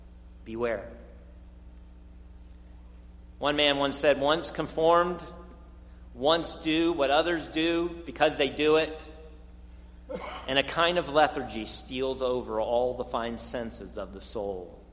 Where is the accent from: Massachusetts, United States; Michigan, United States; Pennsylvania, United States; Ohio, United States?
Pennsylvania, United States; Philadelphia; I always get killed for it because I'm from Philadelphia area.